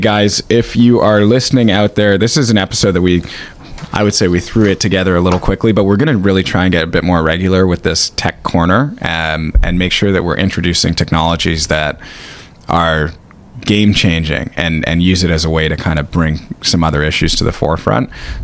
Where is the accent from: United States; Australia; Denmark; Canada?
Canada; But as a Canadian, I'm terrified of how many rights, and in particular property rights, we have continued to lose under this federal government.